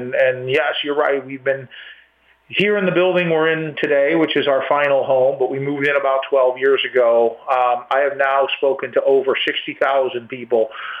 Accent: Waterbury, Connecticut, United States; So I was born and raised in Waterbury and left when I went to college

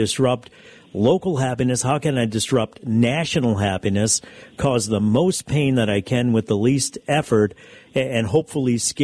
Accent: New Orleans, Louisiana, United States; I don't think, as an American, I would want it to be that way. I don't want New Orleans locked down. As a New Orleanian, I don't want that to happen.

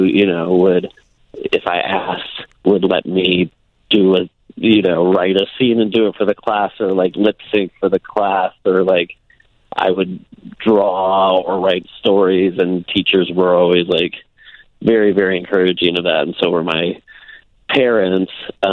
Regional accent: Iowa, United States; growing up in Iowa

